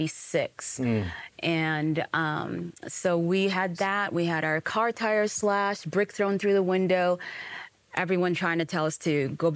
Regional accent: Kampala, Central Region, Uganda; born there; That comes from Uganda. I was born in Kampala, Uganda, during the days of Idi Amin.

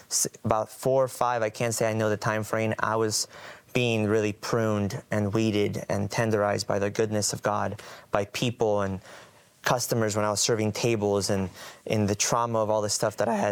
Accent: Colombia; I'm originally from Colombia, and so you kind of get that basic foundation of, you know, do's and don'ts

